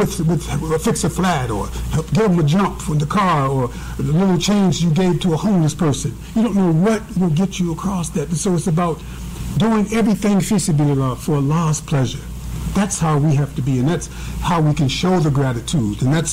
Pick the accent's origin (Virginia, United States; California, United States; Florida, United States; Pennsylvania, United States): Pennsylvania, United States; Chester; our generation, when I was raised up in Chester, in the Philadelphia area, our generation, many of us didn't expect to make it to 21.